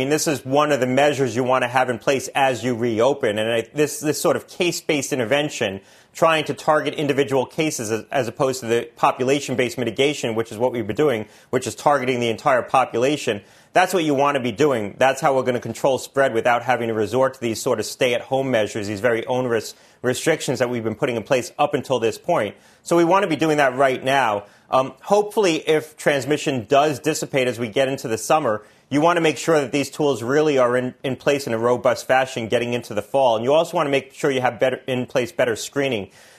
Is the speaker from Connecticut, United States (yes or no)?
yes; Connecticut, United States; Connecticut's working on that, my home state, on how to get testing into at-risk sites.